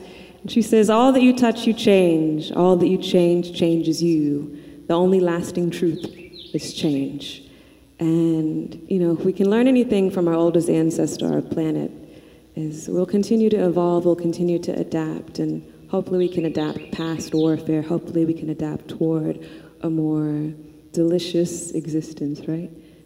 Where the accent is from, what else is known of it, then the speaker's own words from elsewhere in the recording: Louisiana, United States; now in New Orleans, United States; So I'm based in New Orleans. I'm from North Louisiana.